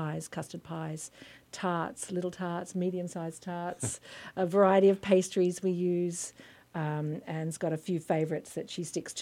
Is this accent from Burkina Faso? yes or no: no; Australia; moved away as an adult; now in Easton, United States; Well, I came from Australia about 20 years ago and landed in New York City and visited a friend here in Easton, and decided it was lovely, and so I moved my family here in 2011.